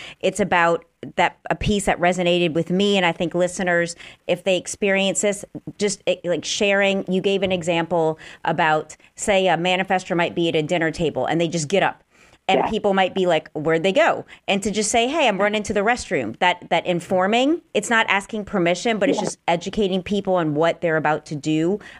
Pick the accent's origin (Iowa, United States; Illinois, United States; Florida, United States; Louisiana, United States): Louisiana, United States; New Orleans; now in Los Angeles, United States; when I came to Los Angeles from New Orleans 5 years ago, I bought a ticket to come to Santa Monica. I did not tell any family member or friends in New Orleans.